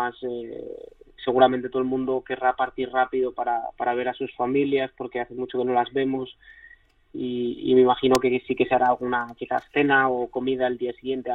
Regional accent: Zaragoza, Aragon, Spain; moved away; Llevo mucho tiempo fuera y estoy bien, la verdad que me han ido bien las cosas. Ha sido un camino largo desde que salí de Zaragoza, dando vueltas por el mundo

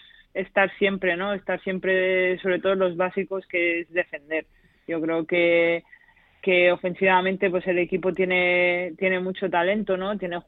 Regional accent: Spain; como las españolas que estaban y que estábamos fuera, pues tengamos ya ganas de volver aquí

